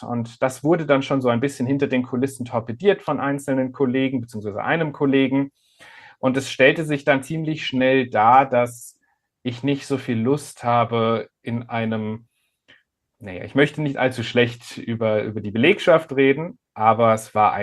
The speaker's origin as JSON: {"language": "German", "region": "Hesse", "country": "Germany", "tie": "born or raised there", "said": "Ich bin in Mittelhessen aufgewachsen, nahe des Westerwaldes."}